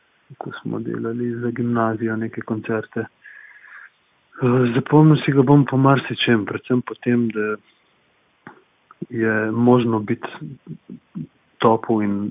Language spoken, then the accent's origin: Slovenian; Postojna, Littoral–Inner Carniola, Slovenia; jaz sem iz Postojne, tako da je bilo logično, da sva se preko rock'n'rolla, ki smo ga zganjali v Pivški kotlini v Postojni, spoznali.